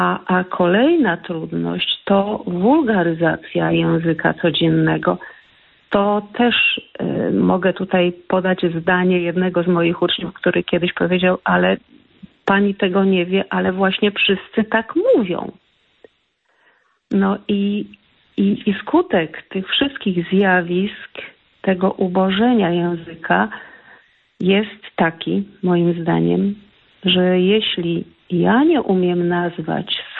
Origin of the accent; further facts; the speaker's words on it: Kraków, Lesser Poland, Poland; jestem z Krakowa, jestem nauczycielką języka polskiego.